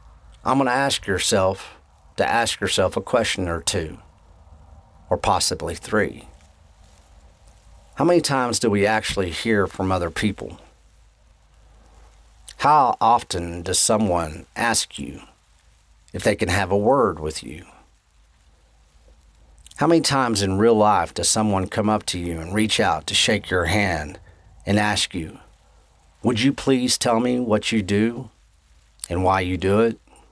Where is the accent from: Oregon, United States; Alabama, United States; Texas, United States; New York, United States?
Texas, United States; It's because we're from the Texas Panhandle. We are from a pioneering spirit that gives this voice and this stance.